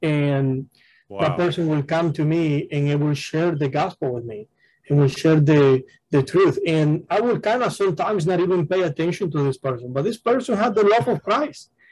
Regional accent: Cuba; growing up in Cuba in a godless society where you don't hear about Christ

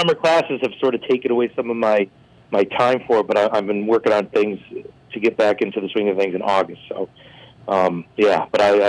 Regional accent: Mayville, Michigan, United States; I'm from a little town of Mayville.

